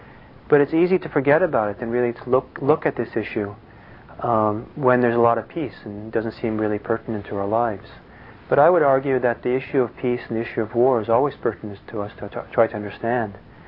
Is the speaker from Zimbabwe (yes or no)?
no; Italy; And I remember also when I was growing up in Italy in the 60s, hearing lots of stories of people who lived through World War II